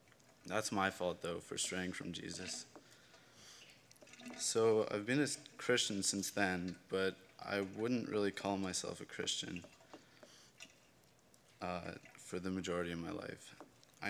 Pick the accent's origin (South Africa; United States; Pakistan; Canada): Canada; Ontario; also born or lived in St. Catharines; I was born in St. Catharines, Ontario, and lived there until I was about 6 when we moved up here to the Sioux.